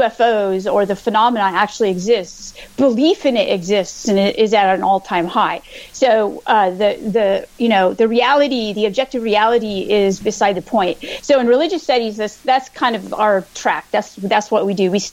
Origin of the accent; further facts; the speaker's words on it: California, United States; So I grew up in California, and I went to undergraduate and graduate during the dot-com boom